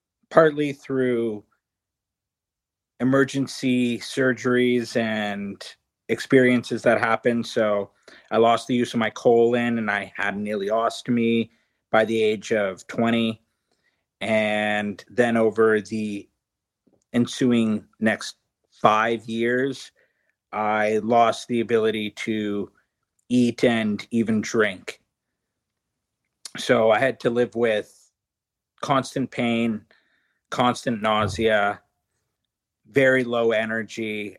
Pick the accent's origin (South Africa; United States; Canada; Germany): Canada; Ottawa, Ontario; I'm originally from Ottawa, but I'm currently in Toronto right now to stay close to the transplant center and the transplant doctors.